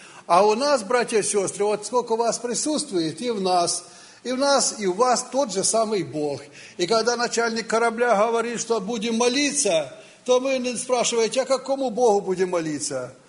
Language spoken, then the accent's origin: Russian; Kropyvnytskyi, Kirovohrad Oblast, Ukraine; мы приехали с Украины, город Кировоград. Это город по географическому расположению в центре Украины.